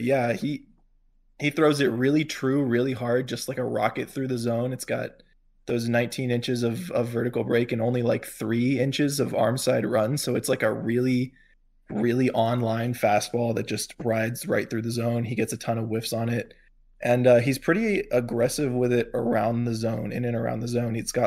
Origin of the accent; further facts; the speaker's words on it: Florida, United States; I grew up sort of around that area, not exactly in the Tampa St. Pete area, but close enough.